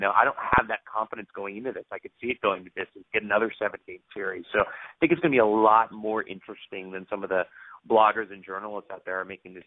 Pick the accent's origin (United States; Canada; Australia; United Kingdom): Canada; I probably say that because I'm Canadian as well.